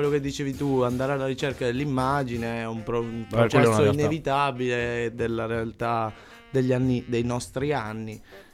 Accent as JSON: {"language": "Italian", "region": "Abruzzo", "country": "Italy", "said": "vabbè, io sono abruzzese"}